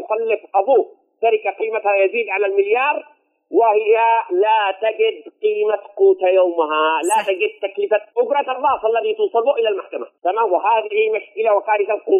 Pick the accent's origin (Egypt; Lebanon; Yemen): Yemen; وهذا القانون لا يوجد لدينا في اليمن